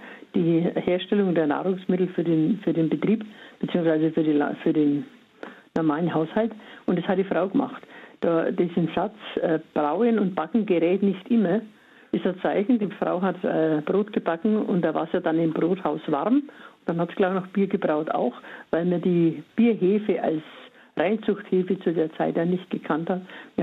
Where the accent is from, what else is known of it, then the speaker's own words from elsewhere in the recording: Bavaria, Germany; Ich komme aus dem Fränkischen und da gab es bei uns mehr oder weniger Most oder Apfelwein.